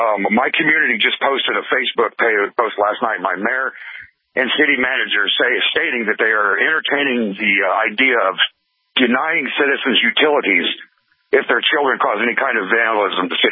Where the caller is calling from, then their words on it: Farmer City, Illinois, United States; Farmer City, Illinois.